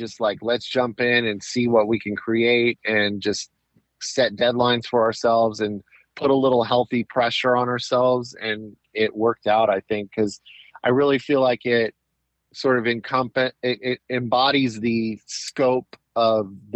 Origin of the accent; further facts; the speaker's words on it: Anaheim, California, United States; I was born in Anaheim, which is in Orange County. I lived over by Knott's Berry Farm.